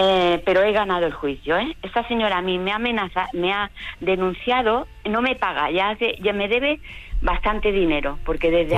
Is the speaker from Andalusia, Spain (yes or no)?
yes; Málaga, Andalusia, Spain; now in Barcelona, Spain; Soy de Málaga.